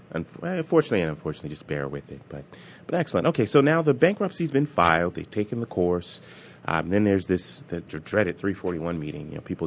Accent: New Jersey, United States; Small state, my home state, the Garden State.

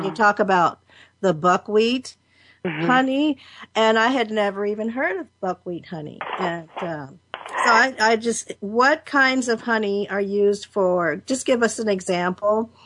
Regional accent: Washington, District of Columbia, United States; now in California, United States; I grew up in Washington, D.C., and I used to suffer terribly with hay fever every year.

